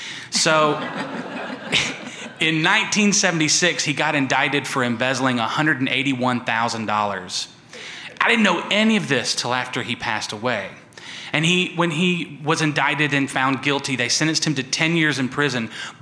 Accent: Huntsville, Alabama, United States; now in New York, United States; I'm originally from Huntsville.

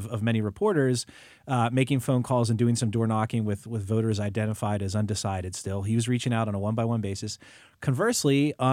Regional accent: Upper St. Clair, Pennsylvania, United States; I grew up in Upper St. Clair.

